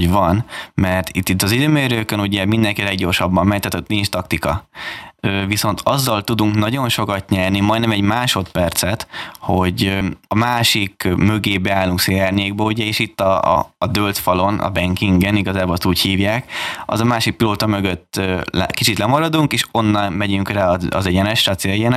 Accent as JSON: {"language": "Hungarian", "country": "Hungary", "said": "tehát én Európából vagyok így a második magyar, aki kiutazott"}